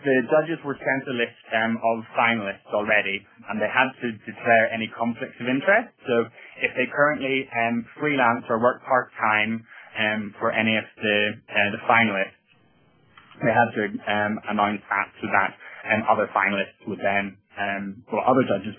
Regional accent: Ireland; now in England; I'm Irish, but I live in England at the moment.

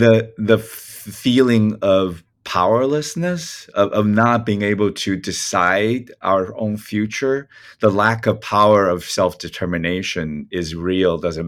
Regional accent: Taiwan; now in United States; I mean, I would say growing up in Taiwan is really interesting. I think at every moment I knew exactly what was going on in the U.S., even before I moved to the U.S.

